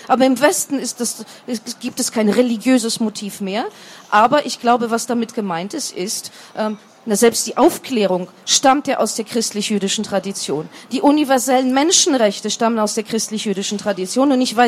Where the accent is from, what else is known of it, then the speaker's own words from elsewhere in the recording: Poland; Aber trotzdem fühle ich mich 100% als Polin.